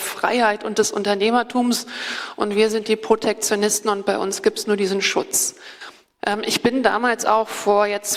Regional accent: Bonn, North Rhine-Westphalia, Germany; now in Berlin, Germany; ich komme aus dem wunderschönen Rheinland, wie ihr schon gehört habt, nämlich hier aus Bonn, das ist meine Heimatstadt. Ich habe aber in den letzten 15 Jahren hier gelebt, in Berlin

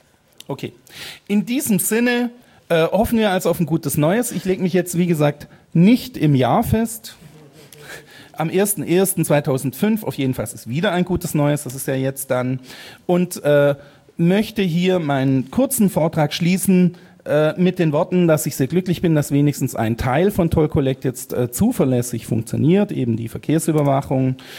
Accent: Baden-Württemberg, Germany; Ich bin Schwabe, ist ein Geburtsfehler, kann ich nicht mehr weg davon.

